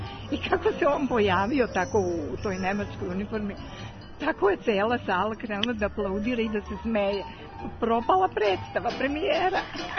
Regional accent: Vrbeta, Šumadija, Serbia; rođena sam u Šumadiji u jednom selu, zove se Vrbeta. To je gružansko selo, išla sam u školu u Gružu, u Guberevac i tako.

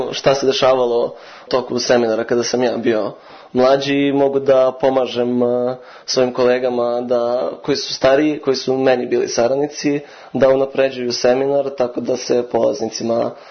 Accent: Kragujevac, Šumadija and Western Serbia, Serbia; now in Belgrade, Serbia; iz Kragujevca sam, studiram elektrotehnički fakultet u Beogradu, druga godina

